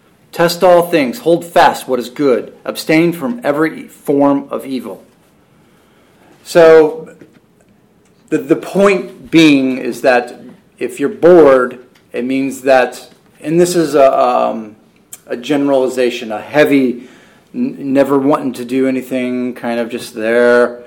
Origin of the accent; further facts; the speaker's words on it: England, United Kingdom; You know, we're English, so that's what we do. We get angry.